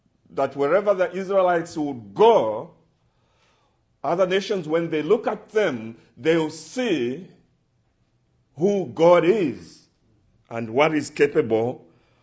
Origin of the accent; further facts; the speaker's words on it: Zambia; I'm coming from Zambia as a national worker.